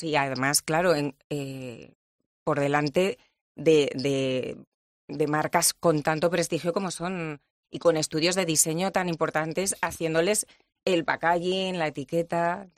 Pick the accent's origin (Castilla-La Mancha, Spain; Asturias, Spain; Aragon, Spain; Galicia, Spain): Aragon, Spain; Zaragoza; y además somos de Zaragoza los tres